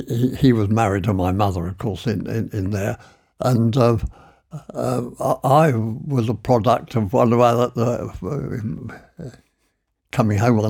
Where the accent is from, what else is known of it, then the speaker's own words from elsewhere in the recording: Sunbury, South East England, United Kingdom; born there; I was born in French Street, Sunbury, in the an apartment which is over the Londis shop now.